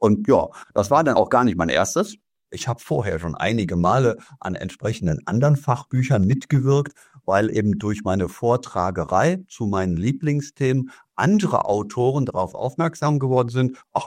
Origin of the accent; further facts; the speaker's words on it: Cologne, North Rhine-Westphalia, Germany; accent: Rhenish; Der eine oder andere mag es hören, ich komme aus dem rheinischen Bereich. Ich bin in Köln geboren und den Speckmantel von Köln im Handwerk aufgewachsen.